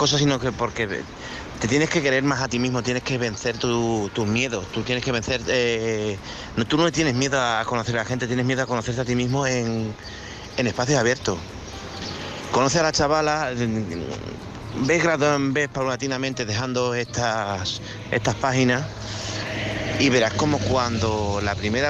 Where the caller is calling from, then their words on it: Badajoz, Extremadura, Spain; de Badajoz.